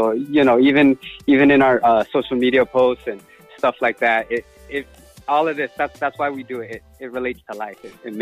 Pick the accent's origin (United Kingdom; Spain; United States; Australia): United States; San Diego, California; I was born in, I grew up in San Diego, and then I trained a little bit in San Diego before I moved to Hawaii in 2003